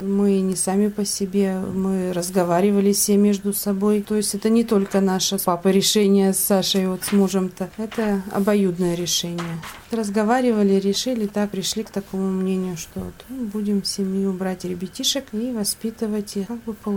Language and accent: Russian; Aleksandrovka, Tyumen Oblast, Russia; родилась в Александровке, Сладковского района. Сколько есть лет, столько здесь и живу.